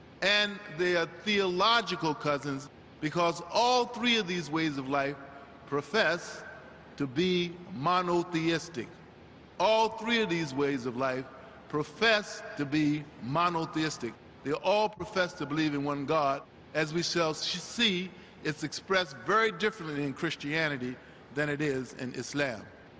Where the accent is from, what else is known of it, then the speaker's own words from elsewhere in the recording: Roanoke, Virginia, United States; also born or lived in Baltimore; That is, I was raised in the South. Even though I was born in Baltimore, Maryland, I was raised in Roanoke, Virginia.